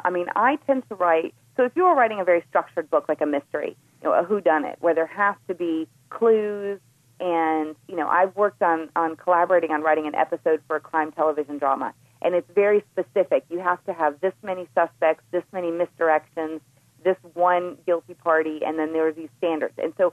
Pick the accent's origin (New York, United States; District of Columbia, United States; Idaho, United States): District of Columbia, United States; Washington; And so I, growing up in Washington, where you have a lot of single career women who are staying single longer